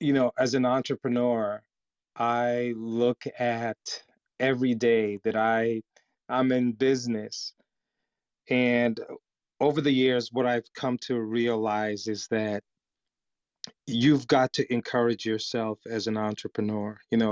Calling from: Connecticut, United States; I'm actually joining from Connecticut, the state of Connecticut in the US.

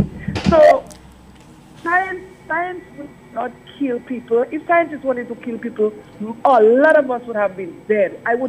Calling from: Houston, Texas, United States; yes. I'm calling from Houston. I'm in the heart of it.

